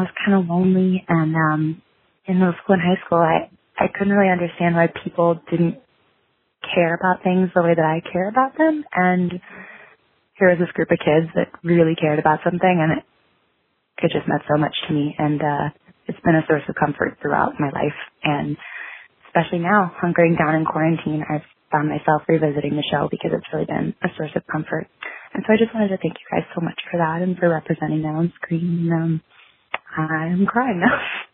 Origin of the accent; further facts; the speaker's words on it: Baltimore, Maryland, United States; I'm from Baltimore.